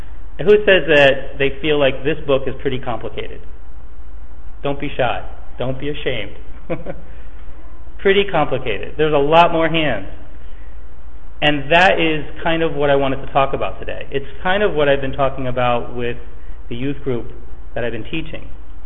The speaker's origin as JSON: {"language": "English", "country": "United States", "tie": "born there", "said": "I've been exposed to Christianity since I'm a child because I was born in America."}